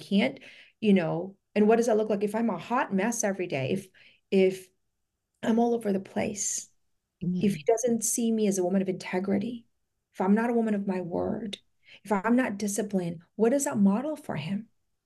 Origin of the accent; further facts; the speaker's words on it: Philippines; now in United States; I was an immigrant from the Philippines who wanted to come here. My parents came here to have a better life.